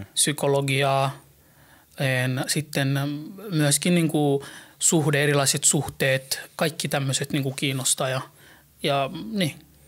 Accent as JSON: {"language": "Finnish", "town": "Helsinki", "region": "Uusimaa", "country": "Finland", "said": "No, mä oon helsinkiläinen, 37-vuotias"}